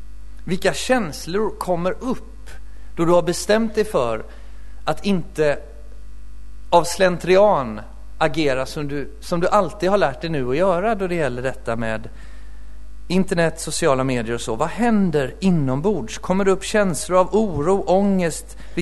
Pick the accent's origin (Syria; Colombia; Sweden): Sweden; Småland; Ska jag säga att jag kommer från Småland?